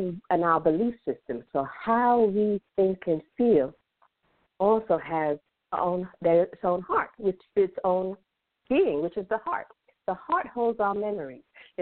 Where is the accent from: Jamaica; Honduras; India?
Jamaica; also born or lived in New York; now in Atlanta, United States; I'm Jamaican, and I moved to Atlanta. I've been here about 20 years from New York, so I'm an apple turned a peach. I've been a Georgia peach for about 25 years.